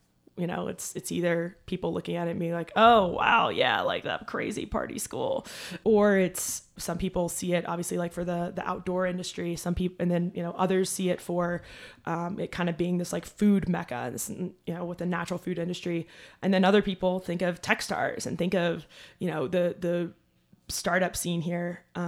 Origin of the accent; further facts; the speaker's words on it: the South, United States; now in Boulder, United States; growing up in the South, sometimes there's this mentality or kind of arrogance that comes off from people of like them being holier than thou. And I remember when I moved to Boulder